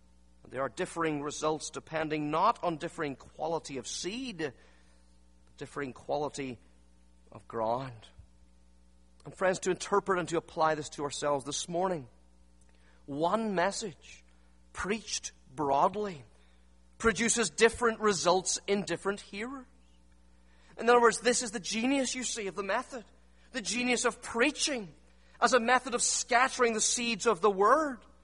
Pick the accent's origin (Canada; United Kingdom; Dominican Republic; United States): United Kingdom; Northern Ireland; Now, you guys know I come from Northern Ireland, and we have a lot of sheep in Northern Ireland.